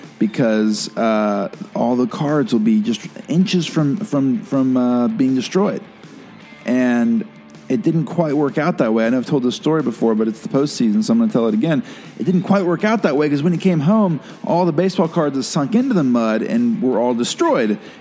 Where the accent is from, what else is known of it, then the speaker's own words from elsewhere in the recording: Atlanta, Georgia, United States; I've been a Braves fan from back before they were good, right? Because I grew up in Atlanta, so I was a Braves fan in the 80s.